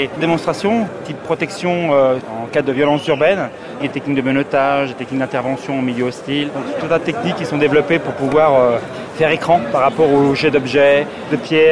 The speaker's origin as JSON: {"language": "French", "country": "France", "said": "je suis moi-même un râleur parce que je suis français et fier de l'être."}